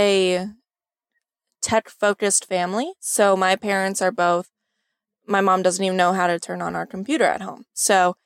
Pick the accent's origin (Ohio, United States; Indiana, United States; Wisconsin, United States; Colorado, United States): Indiana, United States; I'm originally from Indiana and spent my summer in San Francisco.